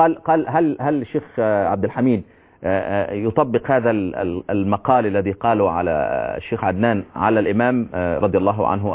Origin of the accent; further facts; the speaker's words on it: Upper Egypt, Egypt; أنا صعيدي.